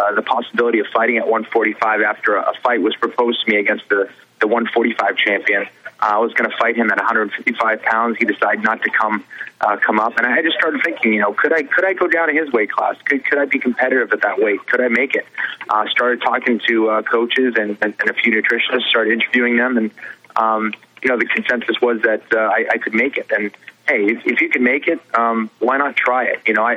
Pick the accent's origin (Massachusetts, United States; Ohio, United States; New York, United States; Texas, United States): Massachusetts, United States; Boston; I'm one guy from Boston, you know, against the whole city of Vancouver.